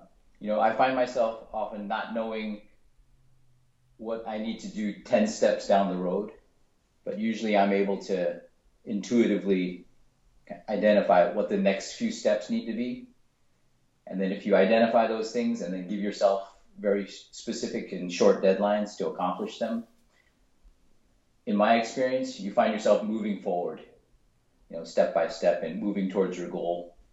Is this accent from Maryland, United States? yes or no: no; New York City, New York, United States; I grew up in the Bronx, so.